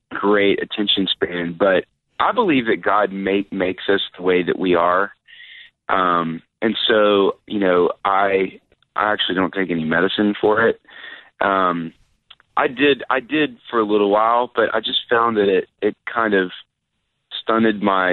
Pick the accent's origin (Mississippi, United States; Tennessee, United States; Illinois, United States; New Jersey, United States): Tennessee, United States; Nashville; growing up in Nashville, which is a great place to grow up if you want to play music, I went to church with everybody that I work with now.